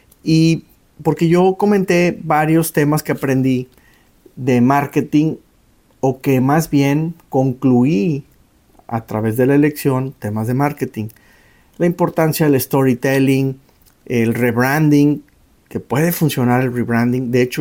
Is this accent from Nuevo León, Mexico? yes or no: yes; Monterrey, Nuevo León, Mexico; les quiero platicar mi experiencia este fin de semana pasado en mi ciudad natal, en Monterrey, Nuevo León, en México